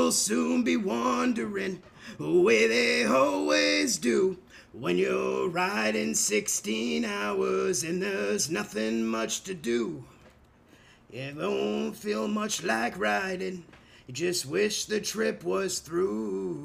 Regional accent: Canada; You know, I'm Canadian.

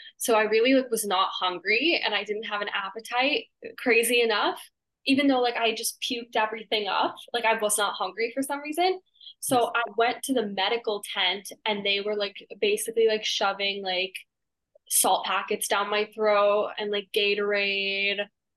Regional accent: Manhattan, New York, United States; I absolutely loved growing up in Manhattan. I can't imagine myself anywhere else.

